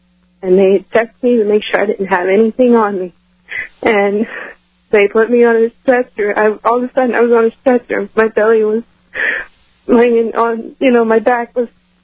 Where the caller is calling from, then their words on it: Missouri, United States; I'm calling from Missouri, Alex.